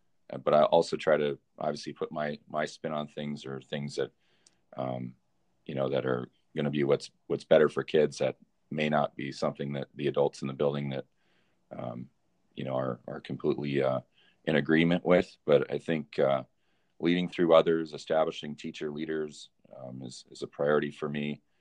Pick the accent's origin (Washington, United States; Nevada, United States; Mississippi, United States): Nevada, United States; I'm not from this area in the country. I'm originally from Nevada. Had some teachers that pushed me to leave that state and come up to North Dakota, and really never looked back.